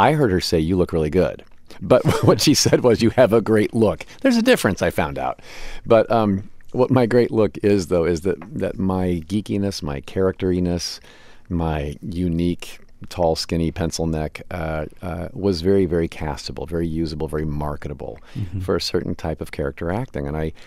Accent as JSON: {"language": "English", "region": "Midwest", "country": "United States", "tie": "born or raised there", "said": "When you're growing up in the Midwest and there's a certain sliver, a very, very narrow sliver of what's considered normal, what's considered cool."}